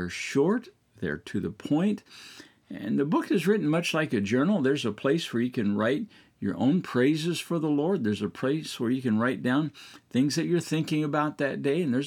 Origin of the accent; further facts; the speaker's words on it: Midwest, United States; When I was growing up in the Midwest, Thanksgiving for us was a time of family gatherings.